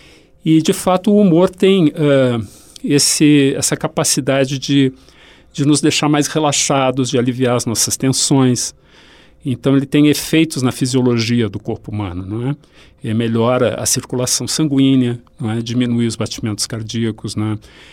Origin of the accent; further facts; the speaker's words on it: Rio Grande do Sul, Brazil; also born or lived in Italy; eu vivi na Itália, então tenho muita referência do italiano, né? Também na minha região, sou gaúcho, também com muita influência de descendentes italianos